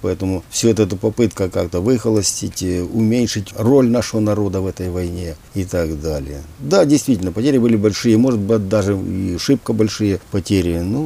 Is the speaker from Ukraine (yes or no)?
yes; Kherson, Kherson Oblast, Ukraine; born there; moved away; На моей бывшей исторической родине я родился сам на Украине, в Херсоне.